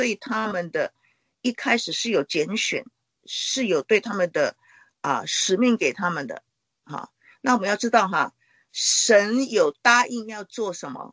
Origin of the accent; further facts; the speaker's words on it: China; 就像我们中国人有5000年的文化，然后我们有我们很深根蒂固的这些背景啊